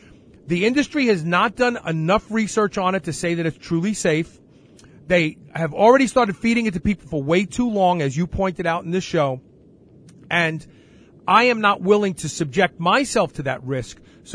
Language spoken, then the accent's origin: English; New York, United States; I grew up in New York. We had subways.